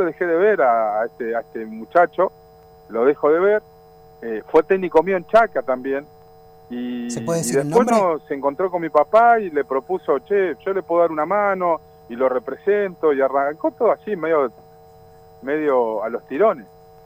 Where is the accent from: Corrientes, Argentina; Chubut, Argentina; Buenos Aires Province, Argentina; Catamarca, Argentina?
Buenos Aires Province, Argentina; Virreyes; yo nací en Virreyes.